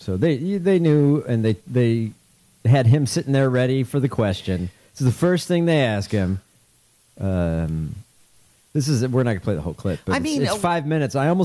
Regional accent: Wisconsin, United States; I'm from Wisconsin.

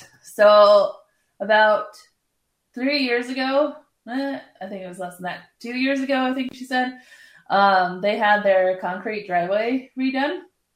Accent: Colorado, United States; now in Twin Cities, United States; I grew up in Colorado. We lived on a dirt road with a cement pad

